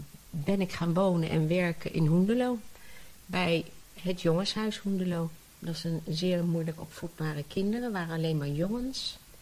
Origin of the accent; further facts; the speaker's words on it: Amsterdam, North Holland, Netherlands; now in Lisse, Netherlands; In Amsterdam. Ik ben echt geboren en getogen in Amsterdam.